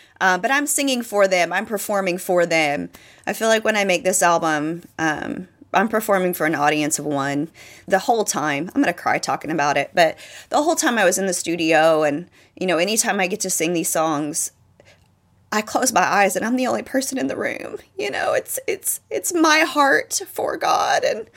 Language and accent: English; Bible Belt, United States; You know, I grew up in the Bible Belt, and I still live in the Bible Belt.